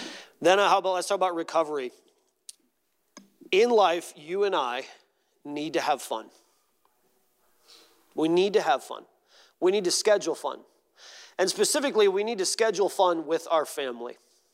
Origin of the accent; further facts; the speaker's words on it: Ohio, United States; I'm not an Ohio State fan. I'm from Ohio. I should be.